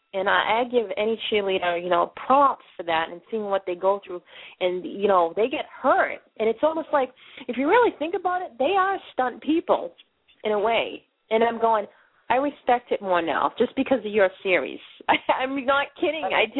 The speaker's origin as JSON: {"language": "English", "town": "Boston", "region": "Massachusetts", "country": "United States", "accent": "Boston", "said": "I do apologize because with my Boston accent, I kind of actually butcher people's names"}